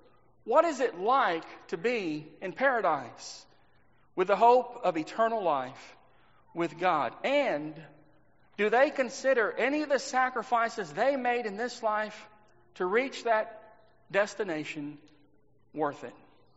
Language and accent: English; Texas, United States; when I was growing up in Texas